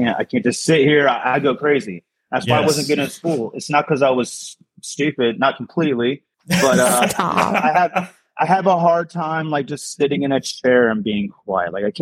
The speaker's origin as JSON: {"language": "English", "region": "Florida", "country": "United States", "tie": "born there", "also_born_or_lived": "New York / Maryland / Colorado", "said": "I was born in Central Florida, but I've been living in New York, lived in Maryland, a little stint in Colorado, but now I'm here"}